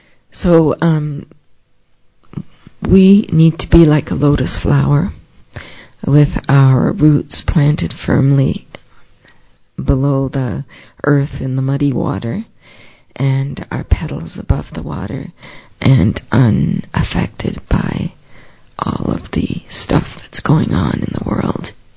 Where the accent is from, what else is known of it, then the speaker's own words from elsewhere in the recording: Thailand; Christian background, very strong. Like, my parents were missionaries in Thailand, so I grew up in Thailand.